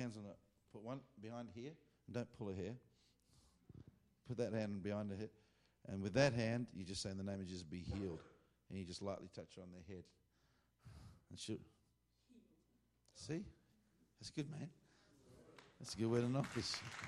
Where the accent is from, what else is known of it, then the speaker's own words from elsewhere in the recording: Australia; That's what I think a fever is to me as an Australian.